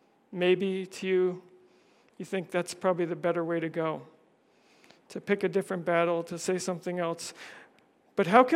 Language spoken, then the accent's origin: English; Canada; Or if you're in Canada, my home country, it's now Pride season.